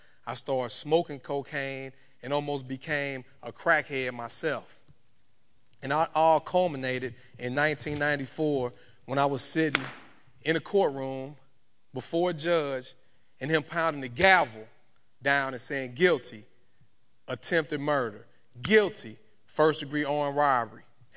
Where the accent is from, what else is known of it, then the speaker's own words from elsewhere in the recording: East St. Louis, Illinois, United States; Growing up in East St. Louis, Illinois, I know it may sound like I'm a little farther south than that, but from East St. Louis, Illinois, all I grew up knowing was gangs, drugs, fights, stabbings, robberies